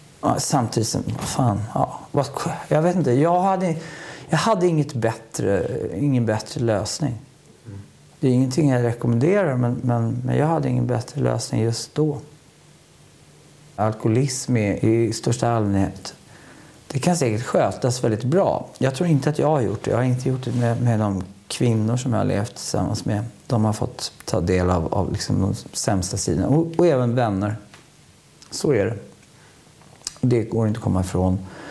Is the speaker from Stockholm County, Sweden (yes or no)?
yes; Stockholm, Stockholm County, Sweden; men vi var från Stockholm.